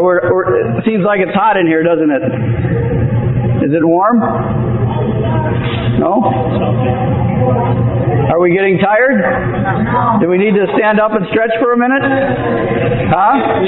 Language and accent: English; Florida, United States; I come from South Florida and I should be used to this heat, but it's rather warm.